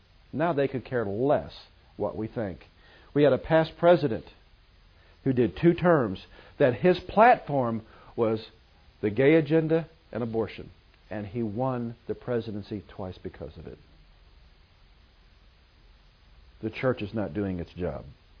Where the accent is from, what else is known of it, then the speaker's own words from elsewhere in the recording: United States; Our protection will not be because I'm an American.